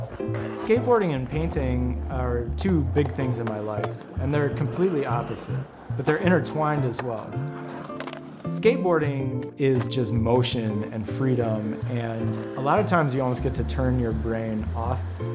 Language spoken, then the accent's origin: English; Rock Springs, Wisconsin, United States; I'm from Rock Springs, Wisconsin, and I am a plein air landscape painter.